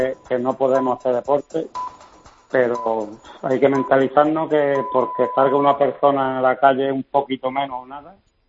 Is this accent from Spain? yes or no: yes; Villanueva de los Castillejos, Andalusia, Spain; De Villanueva de los Castilleros, un pueblo de...